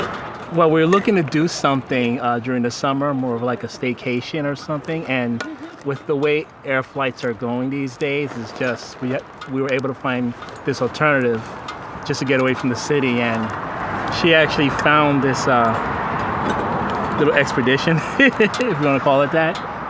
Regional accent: Bronx, New York, United States; We're from Bronx, New York, and I haven't been in the Catskills in years.

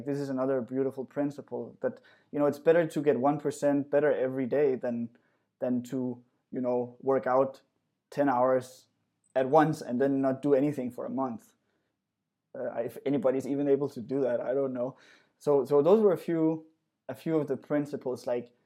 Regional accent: Central Denmark Region, Denmark; I want to build a skate park in my hometown outside of Aarhus in Denmark where I learned to skate.

